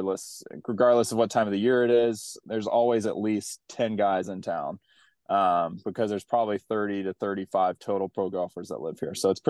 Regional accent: North Carolina, United States; A lot of guys don't know much about him, but I grew up in North Carolina. We played a lot of junior golf together.

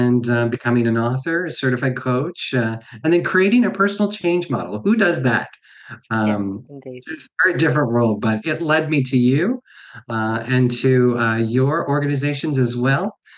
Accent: Kansas, United States; also born or lived in California; the transition that I made from growing up in Kansas to going into the military and then coming out of the military in California.

